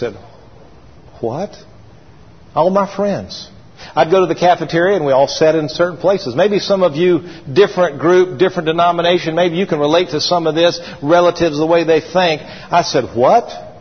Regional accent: Atlanta, Georgia, United States; I grew up in the Atlanta area. I thought I had fallen off the edge of the world. I didn't know what South Georgia was like.

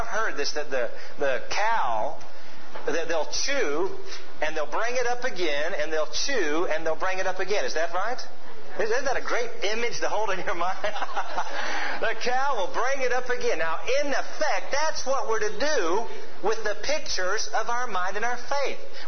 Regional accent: Atlanta, Georgia, United States; I didn't grow up on the farm. I grew up in Atlanta, Georgia.

